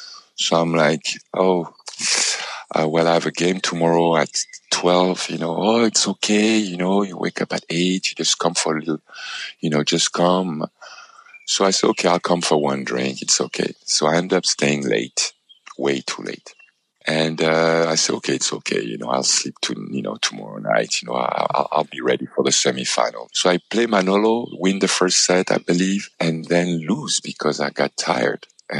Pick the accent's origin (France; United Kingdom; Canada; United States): France; Paris, Île-de-France; as a child growing up in Paris, in France, I actually stayed 1 year as a tennis student in Roland Garros